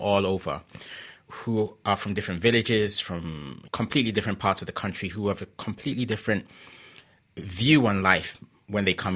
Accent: Ghana; English is a second language; also born or lived in England; I was born in England when my parents were studying. So I went to Ghana at the age of 3 or 4. At the time, I spoke English and Ga.

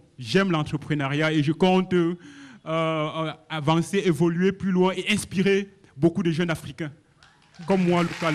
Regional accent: Cameroon; on dit chez nous au Cameroun

